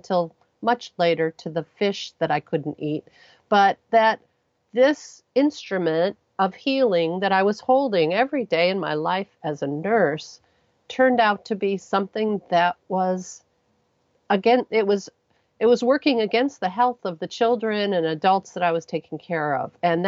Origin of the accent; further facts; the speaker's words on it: Ohio, United States; I grew up in Ohio along the shores of Lake Erie, where I chased my two older brothers into the lake and therefore had to learn how to swim.